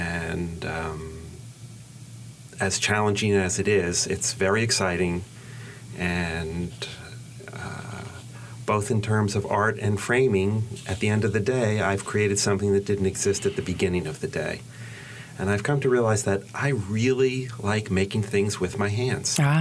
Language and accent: English; New York, United States; I am from New York.